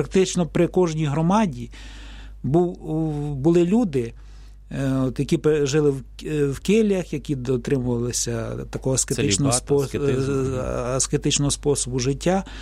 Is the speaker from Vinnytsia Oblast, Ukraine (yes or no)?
yes; Kurenivka, Vinnytsia Oblast, Ukraine; Власне, я з Куренівки родом